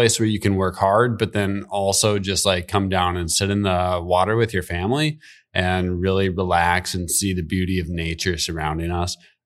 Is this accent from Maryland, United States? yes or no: no; Hudson, Wisconsin, United States; I grew up in Hudson, moved away when we were first married for a few years and came back to be close to the family.